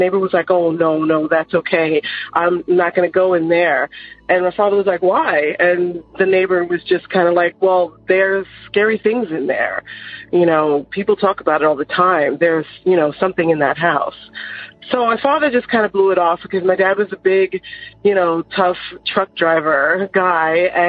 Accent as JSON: {"language": "English", "region": "New York", "country": "United States", "tie": "born or raised there", "lives_now": "Georgia, United States"}